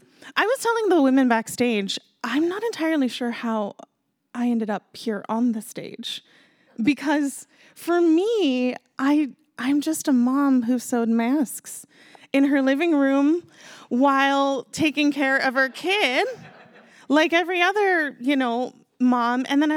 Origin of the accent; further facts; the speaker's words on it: Hawaii, United States; And I'm from Hawaii, so basically every woman out here is already my auntie.